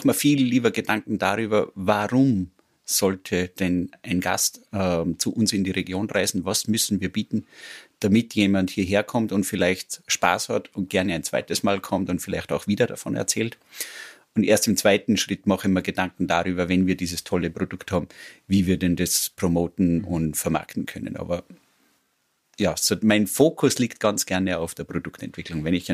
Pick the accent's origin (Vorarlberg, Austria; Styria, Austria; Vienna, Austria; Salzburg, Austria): Salzburg, Austria; Abtenau; born there; Ich bin in Abtenau geboren und wohne immer noch dort, fühle mich dort auch sehr, sehr wohl